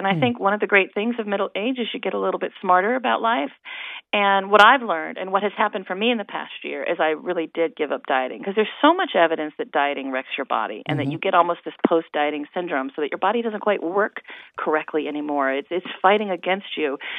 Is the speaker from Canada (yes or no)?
no; Ohio, United States; I grew up in Ohio, so I love Ohio.